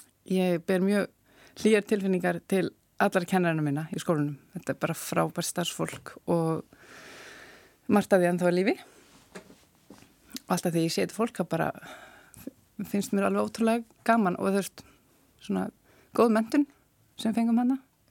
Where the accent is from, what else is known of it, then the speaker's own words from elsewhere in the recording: Svarfaðardalur, Northeastern Region, Iceland; also born or lived in Dalvík; Ég ólst upp í Sáraðardal